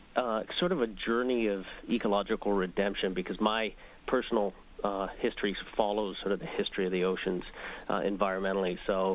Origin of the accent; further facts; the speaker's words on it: Newfoundland and Labrador, Canada; I'm born and raised in Newfoundland, Canada